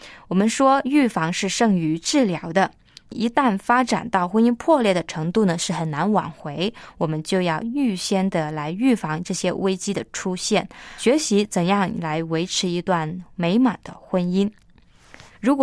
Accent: China; 其实身为中国人呢，我们很少会谈到这个话题，

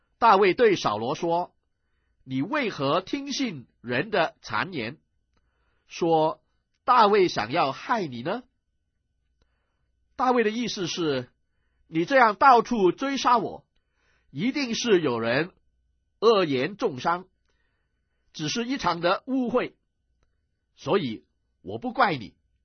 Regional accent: China; 犹太人呢，跟我们中国人一样，称女婿为儿子。

